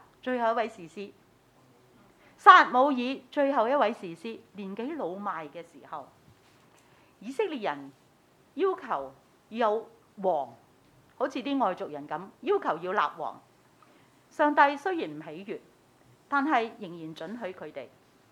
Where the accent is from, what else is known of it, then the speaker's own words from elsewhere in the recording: China; 就好似我哋中國人啦，都有好多嘢要拜嘅